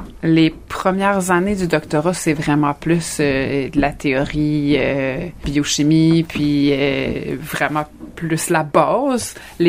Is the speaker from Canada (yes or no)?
yes; L'Étang-du-Nord, Quebec, Canada; Je suis née à l'Étang du Nord il y a 37 ans déjà. Grandi aux îles, je me suis exilée pour étudier en 2005, revenue en 2015. Un retour prévu et attendu. Depuis, j'habite maintenant au bassin